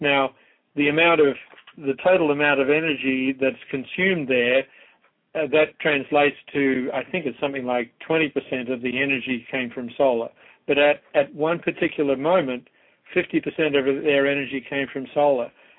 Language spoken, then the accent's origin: English; Australia; moved away as an adult; I am from Australia. Well, when